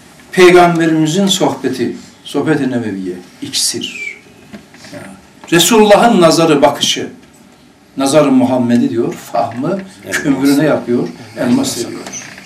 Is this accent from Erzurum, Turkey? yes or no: yes; Erzurum, Turkey; Şimdi kamil insan diyelim ki bizim çocukluğumuz şeyde geçti, kar, kış. Erzurum'da.